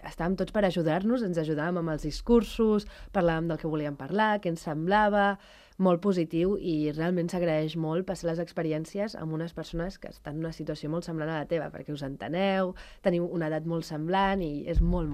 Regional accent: England, United Kingdom; sóc anglesa.

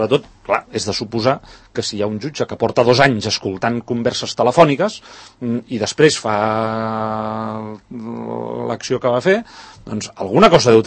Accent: Catalonia, Spain

